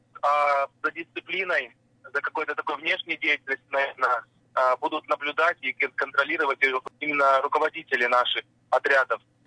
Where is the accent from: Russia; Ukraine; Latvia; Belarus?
Ukraine; Sevastopol, Crimea; Вот мы представляем Севастополь, я сам из Севастополя.